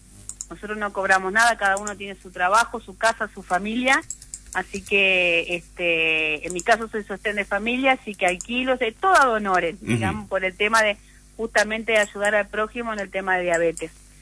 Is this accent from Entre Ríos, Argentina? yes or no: yes; Paraná, Entre Ríos, Argentina; somos de acá de Paraná